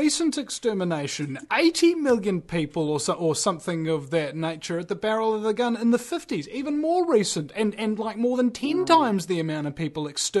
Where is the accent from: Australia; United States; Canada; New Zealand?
New Zealand; New Zealand.